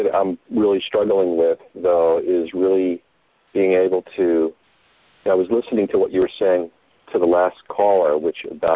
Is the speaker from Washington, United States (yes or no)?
no; Collingswood, New Jersey, United States; I'm from Collinswood, New Jersey.